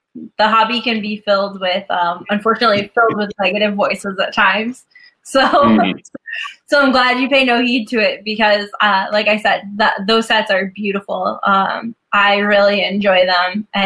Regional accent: Connecticut, United States; So I'm from Connecticut, so like UConn Huskies

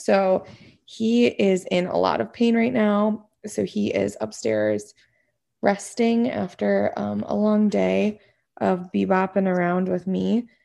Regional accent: Escanaba, Michigan, United States; born there; I was born in Escanaba, Michigan. That is in Michigan's Upper Peninsula.

